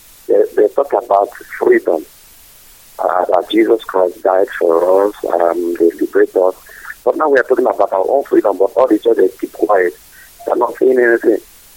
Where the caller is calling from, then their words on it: Asaba, Delta, Nigeria; I'm calling from Asaba, Biafra Land.